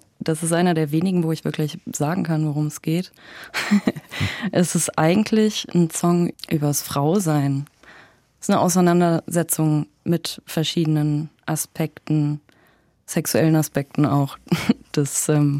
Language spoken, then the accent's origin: German; Bonn, North Rhine-Westphalia, Germany; now in Leipzig, Germany; Ich komme ja aus Bonn ursprünglich, wo in der Richtung nicht so viel los ist.